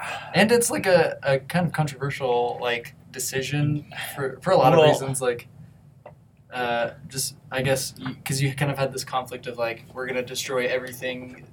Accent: Statesboro, Georgia, United States; And he actually came through my hometown of Statesboro, Georgia

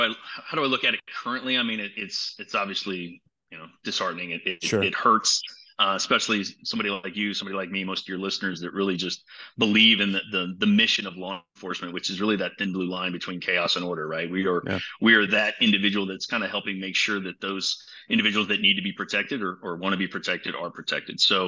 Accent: Las Vegas, Nevada, United States; I grew up in Las Vegas, Nevada.

